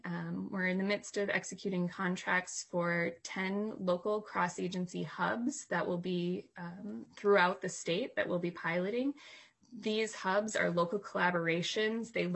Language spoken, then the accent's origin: English; Dundas, Minnesota, United States; I'm from Dundas, Minnesota.